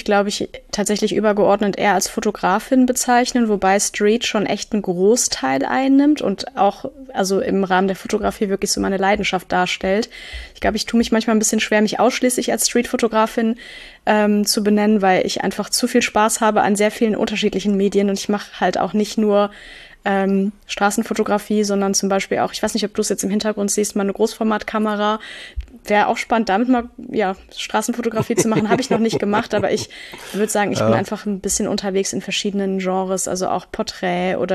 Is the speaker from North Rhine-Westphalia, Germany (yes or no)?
yes; Münster, North Rhine-Westphalia, Germany; ich sitze hier gerade am Sonntagmorgen mit meinem Kaffee am Schreibtisch, tatsächlich in meiner Heimatstadt Münster.